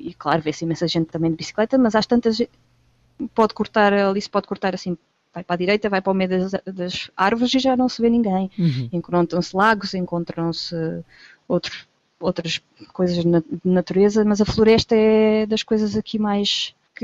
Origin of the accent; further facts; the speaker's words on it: Lisbon, Portugal; now in Bratislava, Slovakia; Eu cresci em Lisboa.